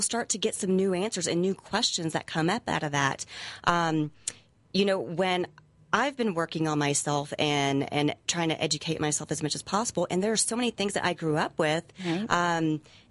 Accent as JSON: {"language": "English", "region": "Texas", "country": "United States", "said": "I walk into my clients and they thought that I, because I'm from Texas, they thought I was blonde"}